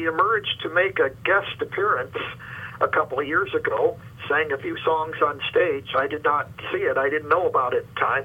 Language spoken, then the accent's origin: English; Minneapolis, Minnesota, United States; I was growing up in Minneapolis. Our high school had exactly one black student.